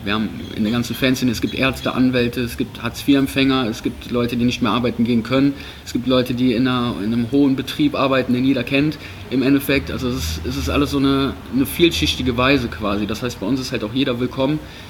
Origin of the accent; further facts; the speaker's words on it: Cologne, North Rhine-Westphalia, Germany; ich komme aus Kalk